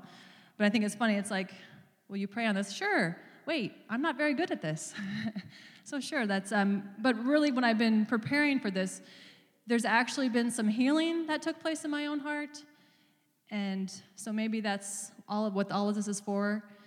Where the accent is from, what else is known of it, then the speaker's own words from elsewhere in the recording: Iowa, United States; they're from Iowa. I'm from Iowa.